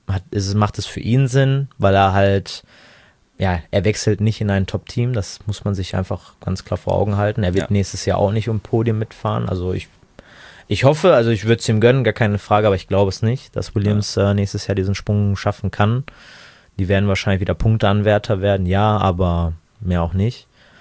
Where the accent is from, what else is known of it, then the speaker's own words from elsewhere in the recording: Italy; finde ich persönlich gut als Italiener